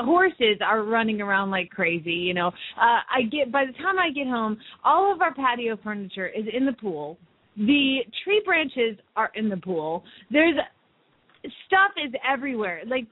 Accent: Phoenix, Arizona, United States; from Phoenix, Arizona

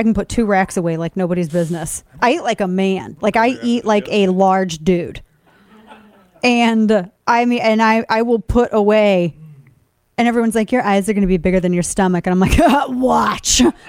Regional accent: St. Louis, Missouri, United States; Like my hometown of St. Louis, because people are like, well, who has the best barbecue?

